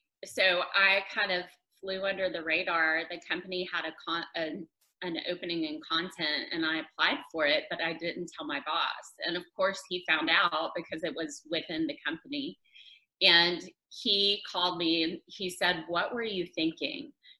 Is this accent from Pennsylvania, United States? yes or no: no; Tennessee, United States; now in Houston, United States; I grew up in Tennessee. Now I'm living in Houston and have been for almost 8 years now.